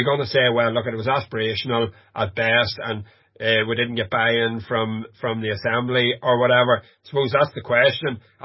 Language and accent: English; Newtownhamilton, Northern Ireland, United Kingdom; I'm from Newtown Hamilton, that's where my father lives, on that main street that's busy all the time, and I teach in Cross McLean on the Cairn Road